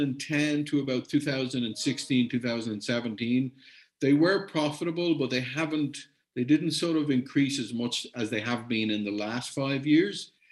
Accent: Ireland; I'm Irish

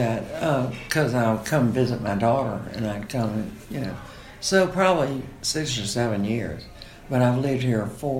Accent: Reading, Virginia, United States; also born or lived in Richmond; now in Jackson, United States; I'm from Reading, Virginia. And the last 11 years before coming here, I lived in Richmond.

